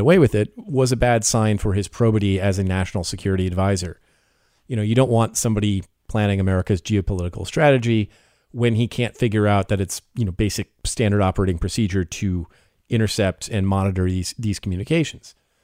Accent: United States; I am the American journalist, as you might have guessed

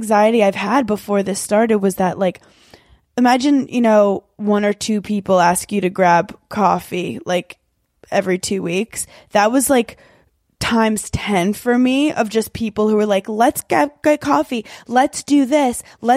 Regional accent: Brooklyn, New York, United States; I was born in Brooklyn, New York, mm-hmm. in Park Slope. It's like a nice neighborhood of like brownstones.

